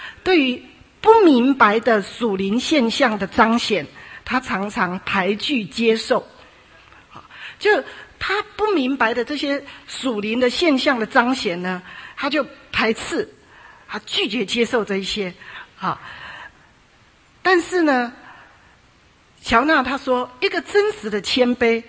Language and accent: Chinese; China; now in United States; 特别我们中国人很有这种观念，乖就是一板一眼就叫乖，其实不见得。那我们来到美国发现很多都这样